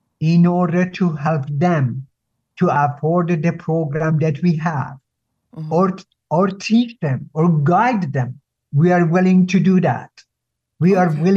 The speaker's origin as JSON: {"language": "English", "country": "Iran", "tie": "born or raised there", "moved": "as an adult", "lives_now": "United States", "said": "I grew up in Iran. Okay, I'm 77 years old. I've been in this country since 1975."}